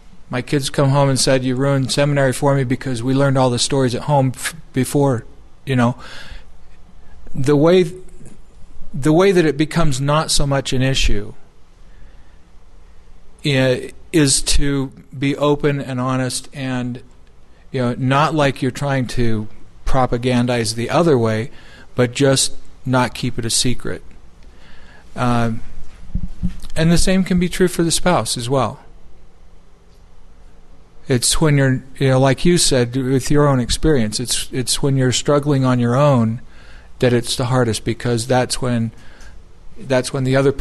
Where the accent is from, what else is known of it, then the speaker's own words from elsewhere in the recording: Provo, Utah, United States; And I grew up in Provo, Utah.